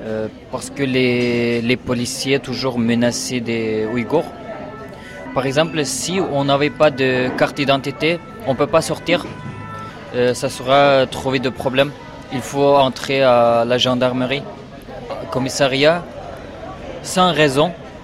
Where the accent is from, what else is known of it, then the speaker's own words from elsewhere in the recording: Xinjiang, China; French is a second language; moved away as an adult; now in France; Je suis Ouïghour. Je viens de Turkestan oriental. Je viens en France il y a un an.